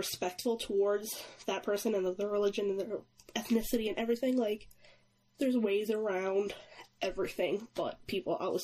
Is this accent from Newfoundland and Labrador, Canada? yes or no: yes; Newfoundland and Labrador, Canada; No, I was born in Newfoundland. Like, it's where I'm from.